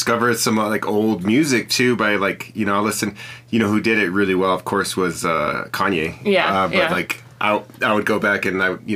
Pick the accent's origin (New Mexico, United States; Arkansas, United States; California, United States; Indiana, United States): New Mexico, United States; Santa Fe; now in Albuquerque, United States; I grew up in Santa Fe, I grew up in the East Mountains, and then I moved to Albuquerque, been here for 20 years.